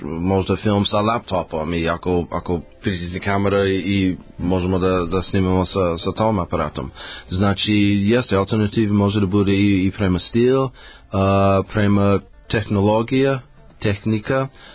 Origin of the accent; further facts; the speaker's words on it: Los Angeles, California, United States; Serbian is a second language; moj grad Los Angeles je moj rodni grad